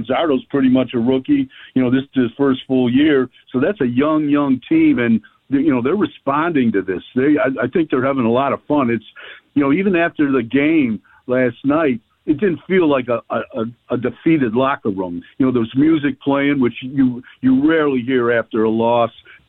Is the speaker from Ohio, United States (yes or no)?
yes; Cleveland, Ohio, United States; I'm born and raised in Cleveland